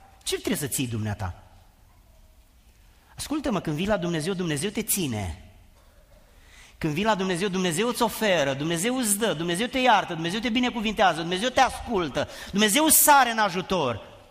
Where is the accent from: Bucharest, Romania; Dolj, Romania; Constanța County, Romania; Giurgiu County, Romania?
Giurgiu County, Romania; Giurgiu; M-am născut în Giurgiu, sub București, pe malul Dunării, la granița cu Bulgaria, unde cultul morților este foarte puternic